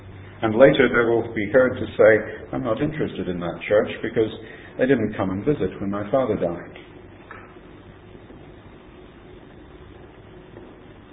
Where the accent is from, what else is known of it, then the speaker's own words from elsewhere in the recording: Tasmania, Australia; I grew up in Tasmania, in Australia.